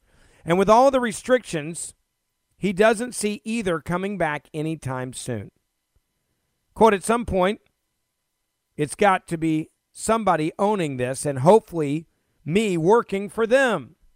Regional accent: Memphis, Tennessee, United States; In my hometown of Memphis, Tennessee, you have the oldest barbecue restaurant in the entire city.

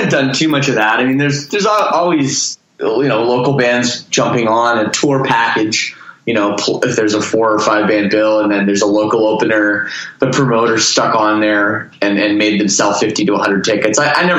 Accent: Toronto, Ontario, Canada; I'm from Toronto.

